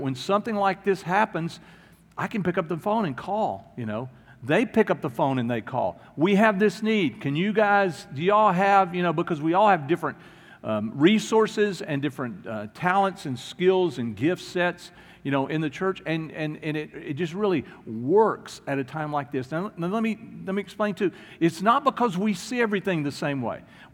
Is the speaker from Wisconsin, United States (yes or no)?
no; Houston, Texas, United States; how proud I was to say, I'm from Houston and I'm a Texan.